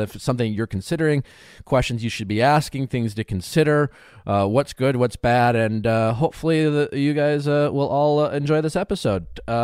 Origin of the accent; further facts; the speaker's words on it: Wisconsin, United States; now in Los Angeles, United States; Since living in LA, it's something I've become a lot more aware of. I'm from Wisconsin. We don't talk about plastic surgery as much over there.